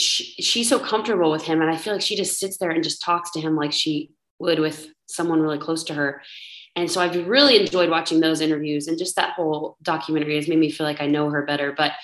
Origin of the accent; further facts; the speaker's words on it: Texas, United States; Luckily I'm from Texas, so I kind of just put it a little further up, so it's a little scratchier